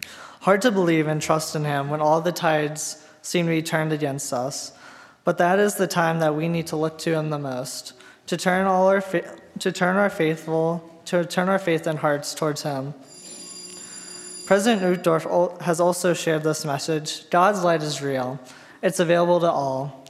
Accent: Frederick, Maryland, United States; I have been serving for about 2 months now, and I am from Frederick, Maryland.

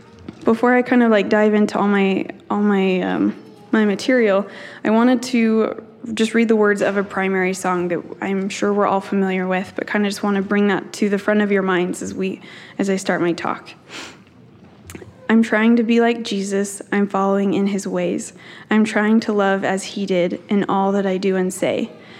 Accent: Vernal, Utah, United States; moved away; So I'm originally from Vernal. I moved out here for school.

